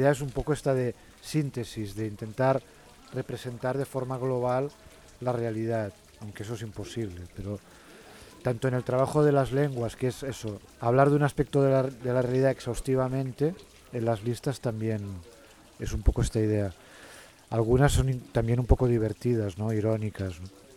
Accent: Barcelona, Catalonia, Spain; soy de Barcelona, en España.

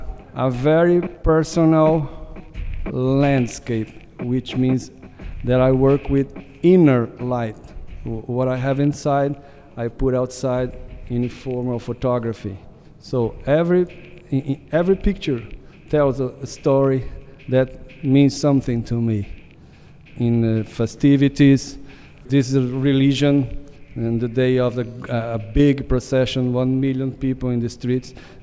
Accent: Belém, Pará, Brazil; born there; English is a second language; I'm from Brazil. I'm work in photography. I'm 53 years old. I was born in Belém, at the north.

